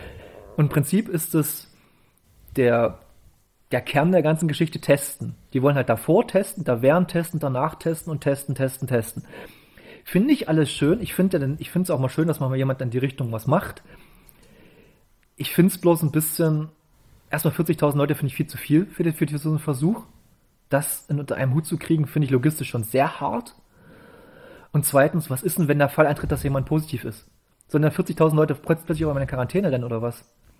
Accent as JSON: {"language": "German", "region": "East Germany", "country": "Germany", "said": "Und ich als Ostdeutscher"}